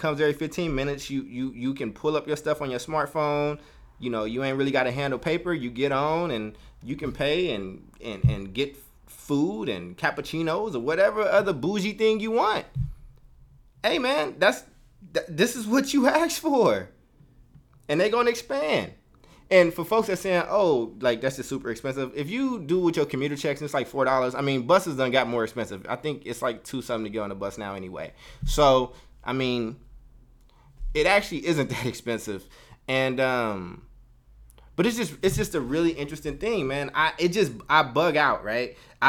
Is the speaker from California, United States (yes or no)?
yes; Oakland, California, United States; I lived in Oakland. I lived in North Oakland. I grew up in North Oakland. So I settled in North Oakland when I was maybe like 11 with my parents, right?